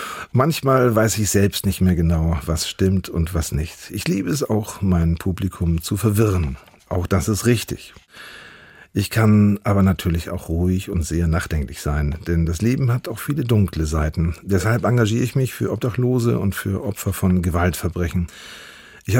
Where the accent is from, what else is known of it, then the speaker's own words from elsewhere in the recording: Grömitz, Schleswig-Holstein, Germany; also born or lived in Timmendorfer Strand; Ich bin groß geworden an der Ostsee in Grömitz und am Timmendorfer Strand. Später sind wir an die Nordsee gewechselt, nach Amrum, Föhr und Langenes und Sylt und so.